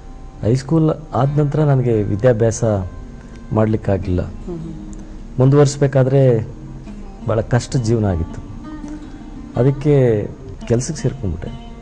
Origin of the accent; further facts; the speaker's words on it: Urgalli, Karnataka, India; ಬೆಂಗಳೂರು ಜಿಲ್ಲೆ, ಮೊದಲು ಈಗ ರಾಮನಗರ ಜಿಲ್ಲೆ ಆಗಿದೆ. ಬಿಡದಿ ಹತ್ರ ಒಂದು ಹಳ್ಳಿ, ಸಣ್ಣ ಹಳ್ಳಿ, ಉರ್ಗಳ್ಳಿ ಅಂತ ಹೇಳಿ.